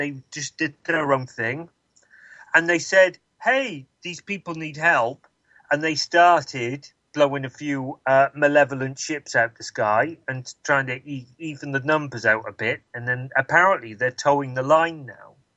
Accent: England, United Kingdom; my queen, I'm from England, my queen isn't a reptilian shapeshifter.

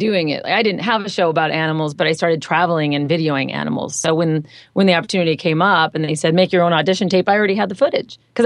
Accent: Michigan, United States; No, I'm from Michigan

